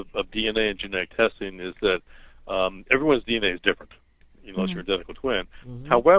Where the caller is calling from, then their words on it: Cincinnati, Ohio, United States; I'm calling from Cincinnati, Ohio.